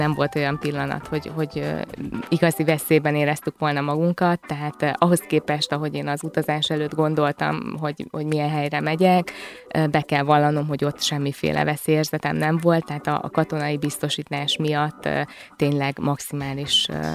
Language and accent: Hungarian; Hungary; born there; mekkora szerencsénk van, hogy ide születtünk, és ilyen lehetőségeink vannak. És bármennyire is sírunk itt Magyarországon